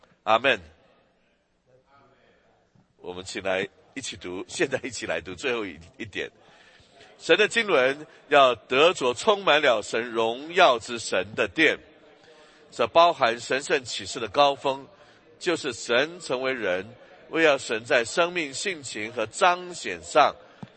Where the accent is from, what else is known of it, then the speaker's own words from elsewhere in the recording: England, United Kingdom; 你知道我是在英国这个中学长大的